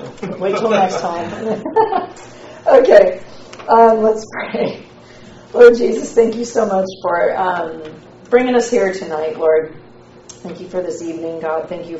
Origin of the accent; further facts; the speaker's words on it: Seattle, Washington, United States; I'm from Seattle.